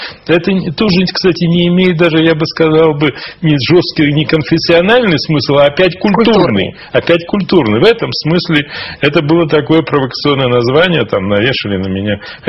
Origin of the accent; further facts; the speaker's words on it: Odesa, Odesa Oblast, Ukraine; Была ли необходимость гибели моего родного города? Он, конечно, остался как камень, материал, но вся эта дореволюционная вот, Одесса, это русский город, третий город в России.